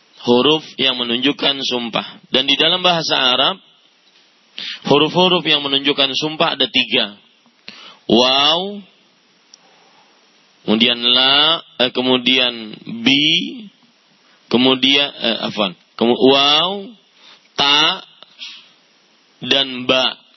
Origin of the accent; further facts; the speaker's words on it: Banjarmasin, South Kalimantan, Indonesia; Ya, itu biasa orang-orang di kampung saya, di Banjarmasin, untuk bersumpah pakai lam, lillahi ta'ala.